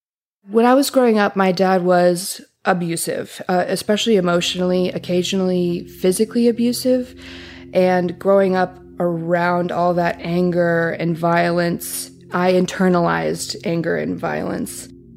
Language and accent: English; Atlanta, Georgia, United States; I grew up in Metro Atlanta, the suburbs. The religion was the center of our family.